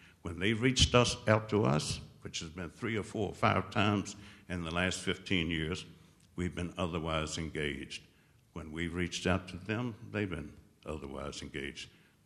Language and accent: English; United States; Because I'm an American.